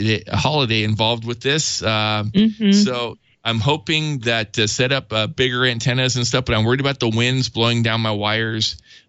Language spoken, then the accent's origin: English; Gilroy, California, United States; from Gilroy, California, the West Coast, just south of San Jose, Monterey, California.